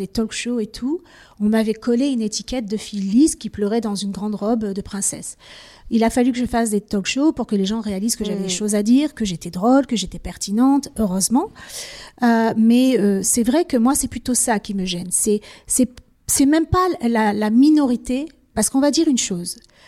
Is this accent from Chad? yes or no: no; South, France; J'ai grandi dans le Sud